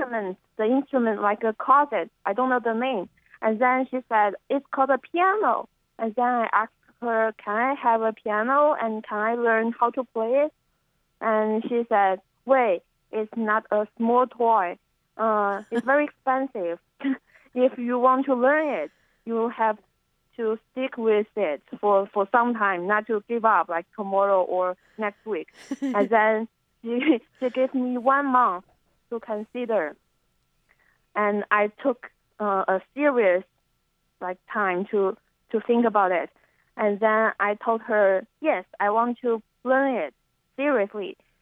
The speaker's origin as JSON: {"language": "English", "town": "Shenzhen", "region": "Guangdong", "country": "China", "tie": "born or raised there", "said": "So I was born in Shenzhen. It's a new city near Hong Kong."}